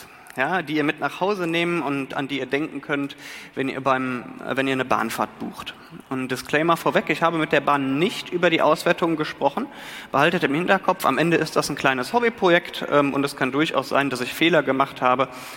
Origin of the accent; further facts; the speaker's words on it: Rhineland, Germany; Ich bin Rheinländer, ne?